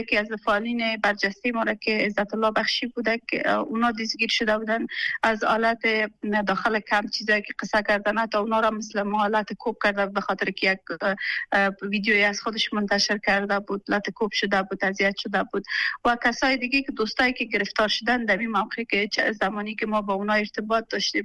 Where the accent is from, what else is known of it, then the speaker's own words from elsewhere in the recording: Afghanistan; now in Pakistan; ما افغان هستیم اینجا زندگی میکنیم